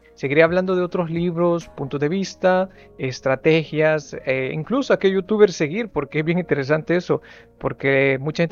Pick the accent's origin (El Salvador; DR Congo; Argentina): El Salvador; now in Lodi, Italy; soy salvadoreño, tengo 25 años, vivo en Italia, Lodi, he estudiado una licenciatura en diseño industrial y de productos.